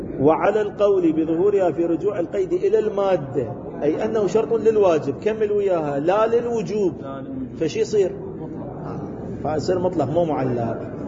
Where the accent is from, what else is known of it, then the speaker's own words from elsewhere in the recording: Iraq; عندنا بالعراق يسموها الوقائع العراقية